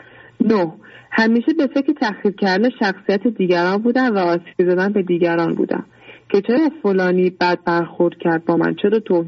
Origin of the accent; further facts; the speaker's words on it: Iran; چرا در ایران به دنیا آمدم و بزرگ شدم و چرا دین من مسلمان شده است.